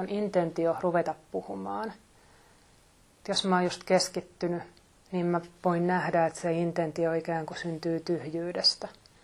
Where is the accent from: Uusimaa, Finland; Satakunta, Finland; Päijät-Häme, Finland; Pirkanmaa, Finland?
Päijät-Häme, Finland; Lahti; Mä oon asunut lapsena Lahdessa.